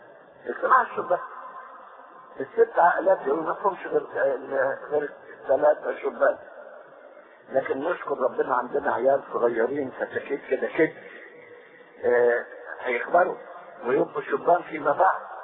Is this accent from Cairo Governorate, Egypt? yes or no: yes; Cairo, Cairo Governorate, Egypt; ده انا دايما بقول للخدام عندنا في القاهرة